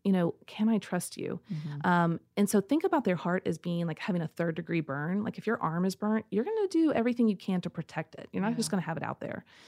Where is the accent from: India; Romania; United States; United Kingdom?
United States; Midwest; So I grew up in the Midwest, and we have like, it could be a foot of snow.